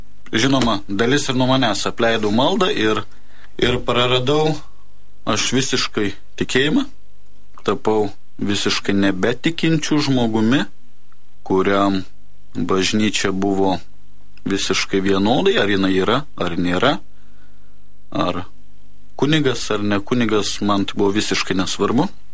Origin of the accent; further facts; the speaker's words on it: Troškūnai, Utena County, Lithuania; Esu kilęs iš Anykščių rajono, Troškūnų.